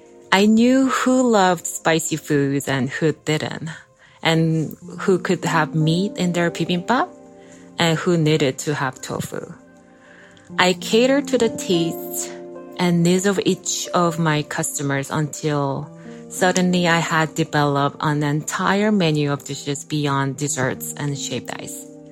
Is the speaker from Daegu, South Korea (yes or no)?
no; Seoul, South Korea; I was born and raised in Seoul, South Korea. I grew up learning to love all kinds of food.